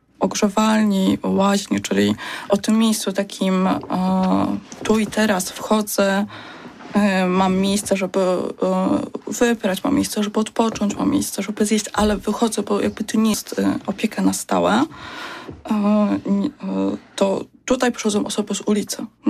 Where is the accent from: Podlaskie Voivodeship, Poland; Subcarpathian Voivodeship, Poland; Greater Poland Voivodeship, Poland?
Greater Poland Voivodeship, Poland; Poznań; Znaczy ja, jako że wychowałam się w Poznaniu